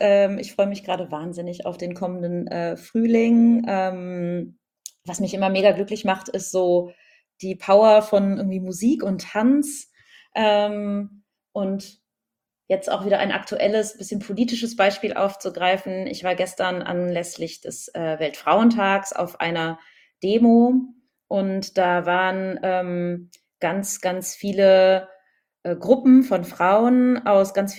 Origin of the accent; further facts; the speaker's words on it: Berlin, Germany; ich bin ja Berlinerin